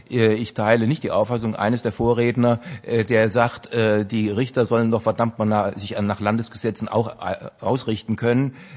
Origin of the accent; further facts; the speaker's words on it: Hesse, Germany; und ich komme ja aus Hessen